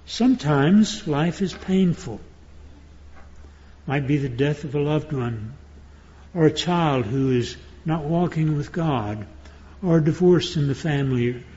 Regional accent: Texas, United States; I grew up in the Depression years, the 1930s, in the Piney Woods of East Texas, and country gospel music was very popular at that time

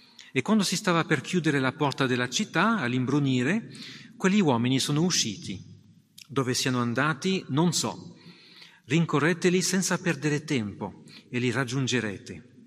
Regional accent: France; Italian is a second language; also born or lived in England; now in Italy; sono francese, mia moglie Stefania è italiana e abbiamo vissuto in Inghilterra per tanti anni, dove ci siamo incontrati e siamo tornati in Italia

